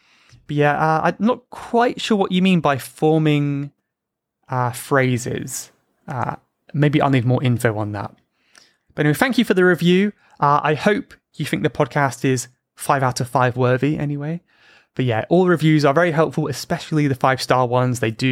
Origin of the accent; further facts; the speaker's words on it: United Kingdom; What does that mean? Even if I'm British?